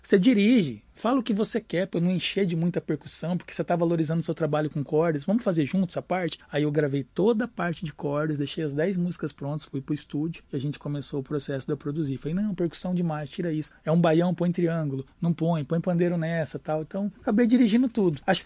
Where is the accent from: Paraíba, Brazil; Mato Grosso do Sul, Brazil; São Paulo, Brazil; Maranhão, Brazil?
Mato Grosso do Sul, Brazil; Campo Grande; Falei, vim de Campo Grande.